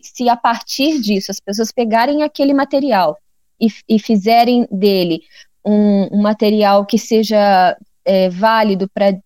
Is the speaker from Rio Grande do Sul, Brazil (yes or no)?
no; Minas Gerais, Brazil; nasci no Brasil, fui criada em Minas Gerais, numa cidade muito pequena, entre mulheres